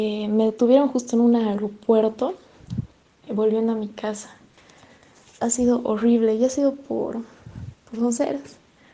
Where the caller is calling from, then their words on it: Bolivia; Desde Bolivia, un saludo, un abrazo a todos.